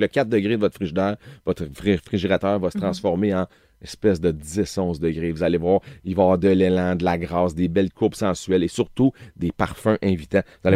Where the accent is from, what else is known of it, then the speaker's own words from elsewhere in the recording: Quebec, Canada; vous dites je suis Québécois et on est vachement bien reçus